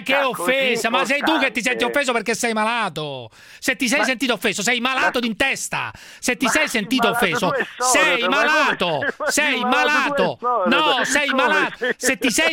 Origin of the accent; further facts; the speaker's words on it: Naples, Campania, Italy; Io sono di Napoli